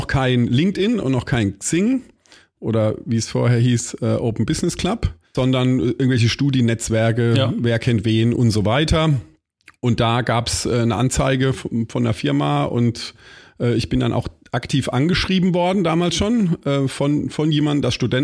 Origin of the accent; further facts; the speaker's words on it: Baden-Württemberg, Germany; meiner pfälzischen oder kurpfälzischen Herkunft, muss man sagen. Wir sind ja Kurpfälzer.